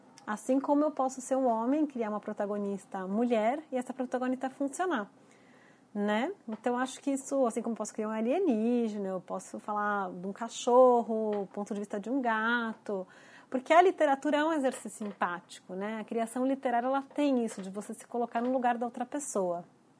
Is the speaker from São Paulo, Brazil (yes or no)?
yes; Ubatuba, São Paulo, Brazil; cresci em Ubatuba, que é um lugar de praias e que a gente recebia, quando era pequena, muitos turistas, inclusive franceses, alemães, mas mesmo de outras regiões do país.